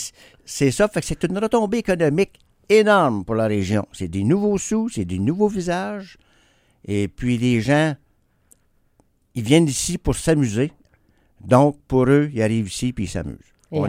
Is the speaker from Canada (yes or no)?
yes; Quebec, Canada; Puis, je suis fier de faire connaître ma région natale